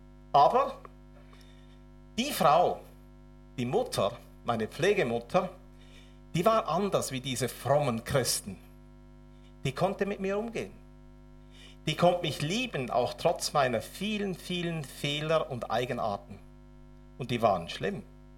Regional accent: Switzerland; Ich bin aber auch glücklich als Schweizer.

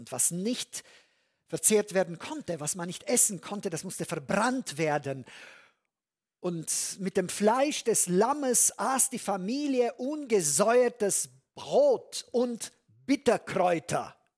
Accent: Transylvania, Romania; Ich erinnere mich als Kind, da konnte ich nie dabei sein bei so einer Schlachtung. Bei uns in Siebenbürgen in Rumänien war es üblich, an Ostern

